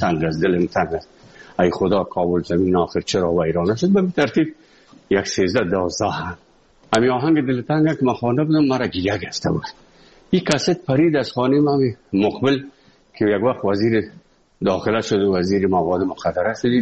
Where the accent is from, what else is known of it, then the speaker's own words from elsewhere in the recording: Afghanistan; now in Moscow, Russia; از افغانستان برامدیم آمدیم سه مسکو 4 سال مسکو به بسار سختی وردم شد یا زندگی رو تیر کردیم